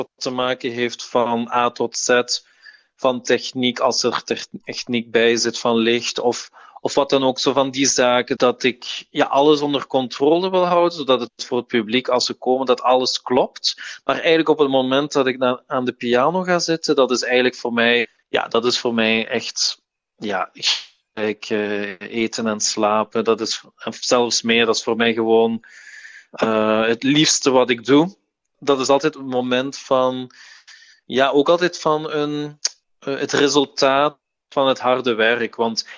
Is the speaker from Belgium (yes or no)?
yes; Dilsen-Stokkem, Limburg, Belgium; also born or lived in Maaseik; ik ben geboren in Mazeik. Ik heb ook altijd opgegroeid in de buurt van Mazeik, in Dulze-Stockum.